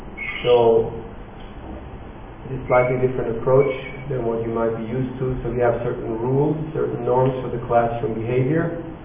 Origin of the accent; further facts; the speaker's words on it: Zurich, Switzerland; I'm from Zurich, Switzerland.